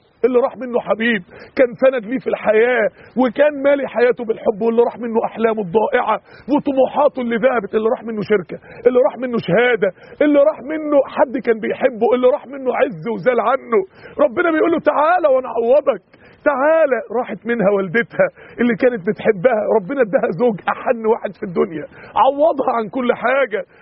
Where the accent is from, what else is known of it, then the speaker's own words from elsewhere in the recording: Mansoura, Dakahlia, Egypt; عندنا في المنصورة واحد كان فتح مقهى كافيه عشان يتجوز